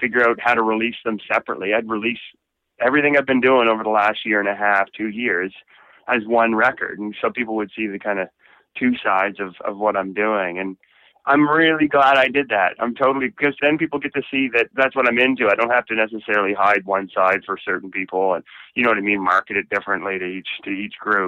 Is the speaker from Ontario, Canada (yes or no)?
no; Fredericton, New Brunswick, Canada; My family's from here. You know what I mean? I grew up in Fredericton. My parents grew up in Fredericton.